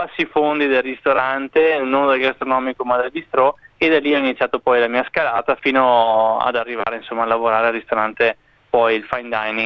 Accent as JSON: {"language": "Italian", "town": "Marano Vicentino", "region": "Veneto", "country": "Italy", "tie": "born or raised there", "said": "sono partito da Marano Vicentino, che è il mio paese nativo, con 10.000 abitanti"}